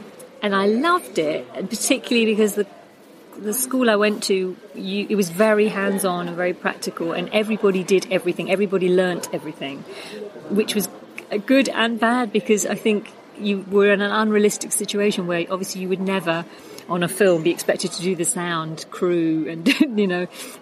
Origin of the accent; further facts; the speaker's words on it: London, United Kingdom; But they were in Italy, and I grew up in London.